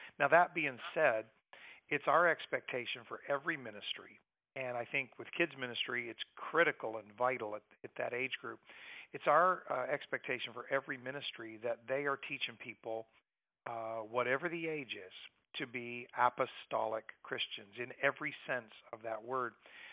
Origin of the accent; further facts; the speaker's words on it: Fredericton, New Brunswick, Canada; I grew up in Fredericton. I didn't grow up in this church, but Fredericton's home to me.